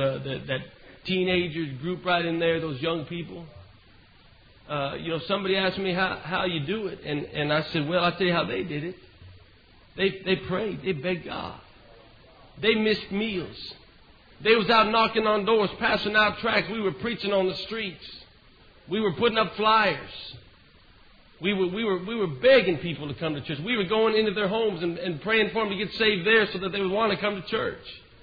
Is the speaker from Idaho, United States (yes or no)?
yes; Idaho, United States; We're from Idaho, and we only been full-time in the ministry for a little over a year.